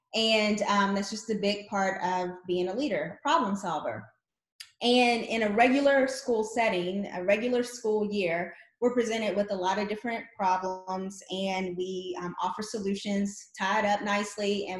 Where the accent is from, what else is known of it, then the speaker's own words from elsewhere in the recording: Louisville, Kentucky, United States; moved away as an adult; now in Texas, United States; Well, I am a Texan now, but I was born and raised in Kentucky, which is where I started my career. I'm from Louisville, Kentucky, taught there, moved to Texas about 18 years ago.